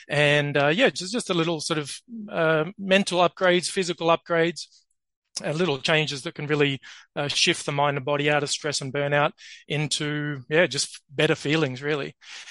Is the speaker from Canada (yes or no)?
no; Australia; now in France; So I live now I'm originally from Australia, but I now live in the south of France.